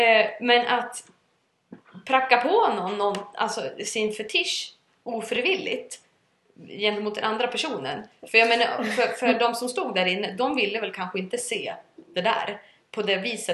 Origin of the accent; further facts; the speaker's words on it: Sweden; Och vi kommer från Sverige liksom.